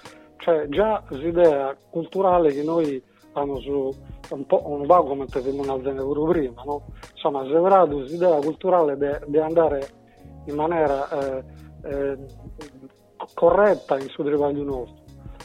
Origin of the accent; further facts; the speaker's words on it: Sardinia, Italy; noi siamo de Gadura, però per noi si è più d'unica Sardegna al completo.